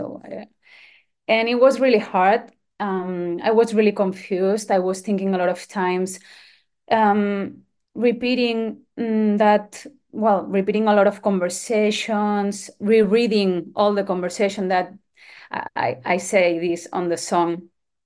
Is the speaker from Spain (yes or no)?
yes; Spain; first language Catalan; English is a second language; I had released 2 EPs, one in Catalan, which is my mother tongue language, and another one, my first one in English, which is my second chance.